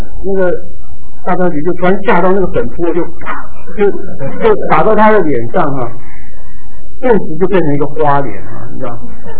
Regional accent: southern Taiwan, Taiwan; 我是在台湾南部长大的，小的时候，那知道那边的比较淳朴，很多的邻舍啊，还有亲戚啊，都是很近

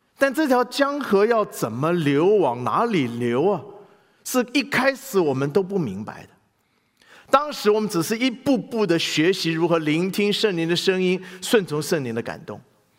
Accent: Taiwan; 我只记得我小时候在台湾听过西非农耕队之类的，除此之外一无所知嘞。

